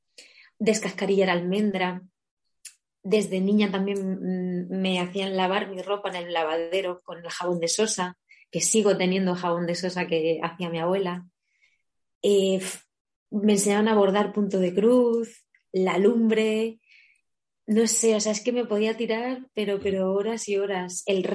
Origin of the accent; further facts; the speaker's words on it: Letur, Castilla-La Mancha, Spain; also born or lived in Albacete; Me considero una mujer de pueblo. Yo soy nacida en Albacete, pero es cierto que todos mis recuerdos y bueno, mi crianza ha sido en Letur, en el pueblo de mi madre, en la Sierra del Segura de Albacete.